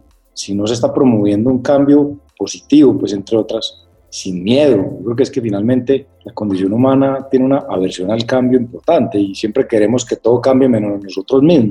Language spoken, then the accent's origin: Spanish; Colombia; cuando digo nosotros somos los colombianos